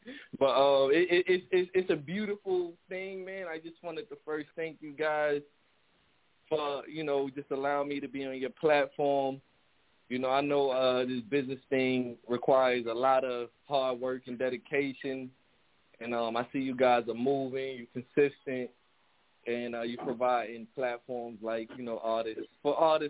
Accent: New York, United States; now in Fayetteville, United States; I'm originally from New York. That's my hometown. I've been in Fayetteville for about 5 years. I love North Carolina.

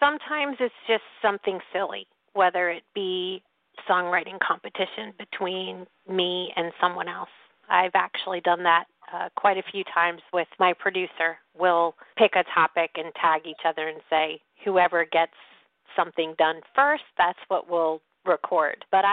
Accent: New York, United States; now in Raleigh, United States; I'm originally from Yankee area, I guess you would say, upstate New York, New Jersey area, but I've been a Southern gal for several years now, so I guess Raleigh is home.

